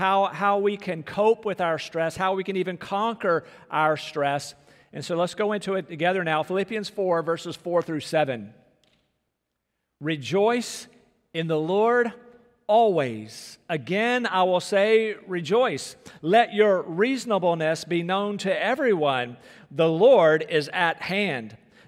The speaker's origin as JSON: {"language": "English", "town": "Rocky Mount", "region": "North Carolina", "country": "United States", "tie": "born or raised there", "said": "I would sometimes make the road trip from Rocky Mount, North Carolina, my hometown, up I-95"}